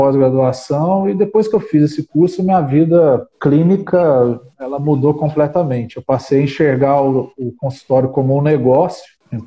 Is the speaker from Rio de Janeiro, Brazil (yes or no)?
yes; Volta Redonda, Rio de Janeiro, Brazil; eu sou de Volta Redonda, Rio de Janeiro.